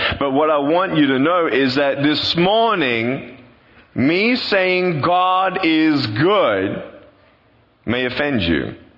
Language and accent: English; Australia; moved away as an adult; now in California, United States; I'm not from the South. I'm from the real South, down under, Australia. And I've lived in California for the last 3 years